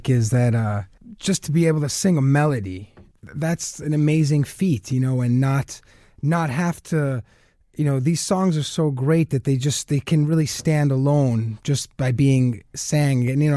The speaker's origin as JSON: {"language": "English", "region": "New York", "country": "United States", "tie": "born or raised there", "said": "I love jazz piano, and I grew up in New York playing bebop, and … were really my first influences."}